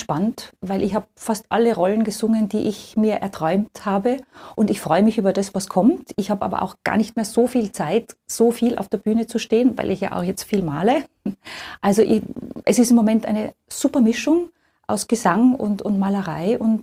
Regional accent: Tyrol, Austria; now in Vienna, Austria; also ich bin ja da als Tiroler Landpomeranze sozusagen nach Wien gekommen

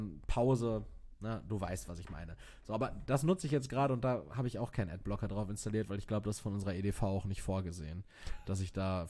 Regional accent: Castrop-Rauxel, North Rhine-Westphalia, Germany; auf dem Marktplatz meiner Heimatstadt Castrop-Rauxel.

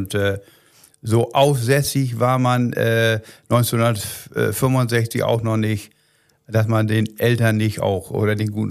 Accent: Renkenberge, Lower Saxony, Germany; Ja, wir hatten einen kleinen Siedlerbetrieb. Ich komme aus Renkenberge.

